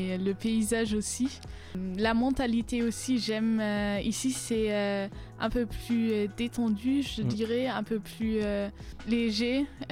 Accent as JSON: {"language": "French", "country": "Germany", "second_language": "French", "said": "j'ai 17 ans et je suis allemande. J'y habite dans un village près d'Hambourg, tout au nord de l'Allemagne."}